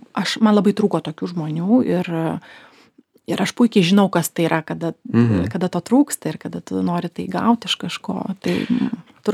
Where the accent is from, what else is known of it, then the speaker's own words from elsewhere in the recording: Šiauliai, Šiauliai County, Lithuania; now in Vilnius, Lithuania; Ne, aš Šiaulietė.